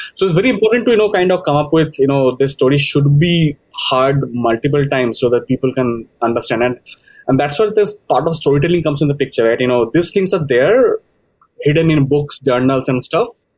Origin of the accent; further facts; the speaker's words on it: Kolkata, West Bengal, India; I come from Calcutta too